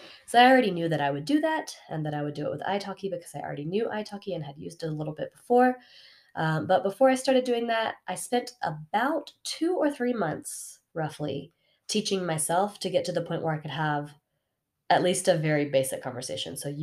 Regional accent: Georgia, United States; moved away as an adult; And I'm from Georgia in the United States. And my backstory is that I lived in Georgia almost all my life. Like, I didn't move away from Georgia till I was 26.

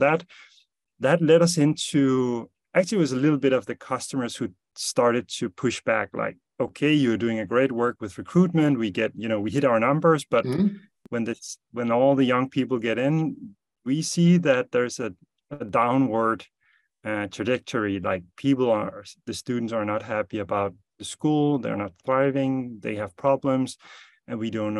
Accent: Denmark; I'm from Denmark. Father of three boys

